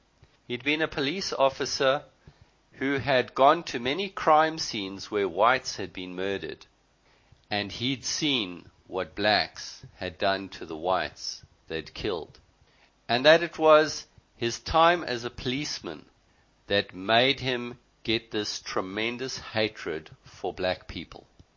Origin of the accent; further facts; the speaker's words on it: Zimbabwe; I am a Rhodesian. I was born in Rhodesia. I am a white male living in Africa. My family went to Rhodesia in 1947. They were Boers from South Africa.